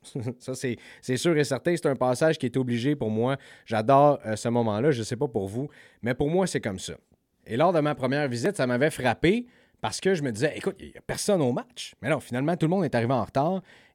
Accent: Montreal, Quebec, Canada; Écoutez, moi, je viens de Montréal, puis on se fait dire qu'on est des die-hard hockey fans.

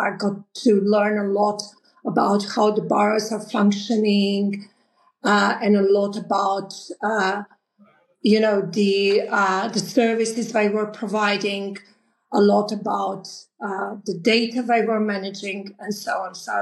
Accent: North Macedonia; towards the late 90s in Macedonia, which is my home country.

